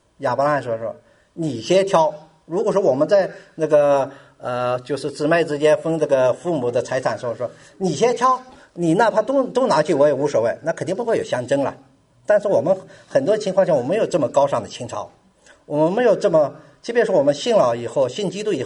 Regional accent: China; 按我们中国人来讲说五夫以里，就是五辈以里都是很亲的

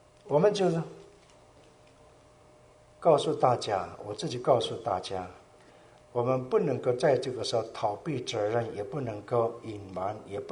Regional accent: China; 因为他是那不是我们中国人，他听不懂

